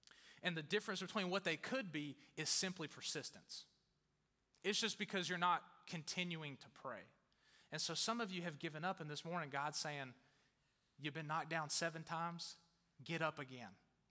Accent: Texas, United States; And it's Northern Virginia. I'm from Texas.

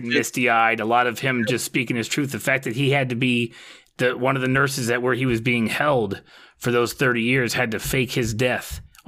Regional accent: the South, United States; I'm from the South.

